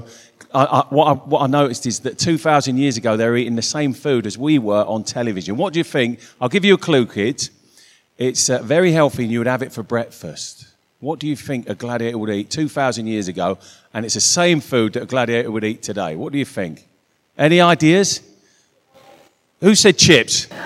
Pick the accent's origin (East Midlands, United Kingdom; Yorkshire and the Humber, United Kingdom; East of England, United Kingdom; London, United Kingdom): Yorkshire and the Humber, United Kingdom; York; Well, actually, I'm from York. We're a bit backward there. We all go to church dressed like this, actually.